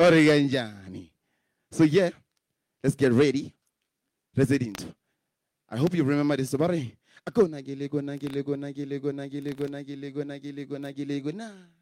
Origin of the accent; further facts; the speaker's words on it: Orange Farm, Gauteng, South Africa; By the way, for those who don't know where I'm from, Orange Farm, so we're talking about two.